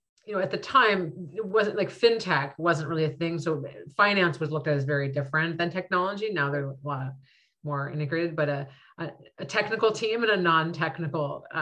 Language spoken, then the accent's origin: English; California, United States; Growing up in the Bay Area, I had a lot of exposure to tech as a thing, I would say, from a young age